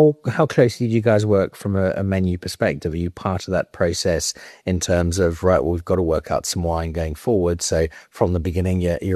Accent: South Africa; We can think our wine is amazing because we are South African and very patriotic.

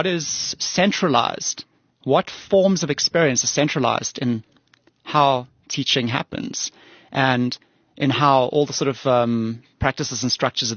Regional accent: Johannesburg, Gauteng, South Africa; also born or lived in Cape Town; So, you know, I grew up in Joburg

